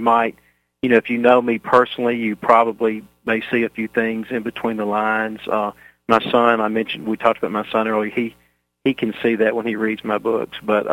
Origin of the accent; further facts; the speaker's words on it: Mississippi, United States; The I grew up in Mississippi Delta, so any references to areas down that around the Delta are easy for me.